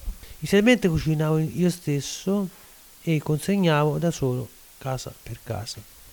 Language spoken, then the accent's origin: Italian; Cologna Veneta, Veneto, Italy; born there; Io sono nato a Cologna, Veneta, nel 1937.